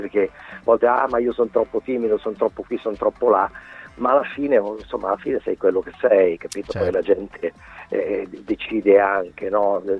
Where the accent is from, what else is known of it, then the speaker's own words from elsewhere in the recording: Lombardy, Italy; sono innamorato della mia terra, che è la Lomellina, il Lombardia, insomma, tutte queste cose qua. Sono nato lì